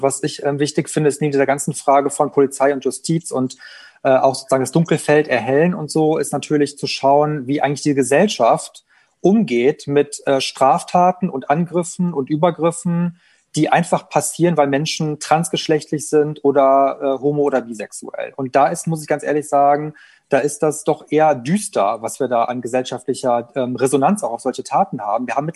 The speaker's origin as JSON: {"language": "German", "town": "Cologne", "region": "North Rhine-Westphalia", "country": "Germany", "said": "Köln, wo ich herkomme."}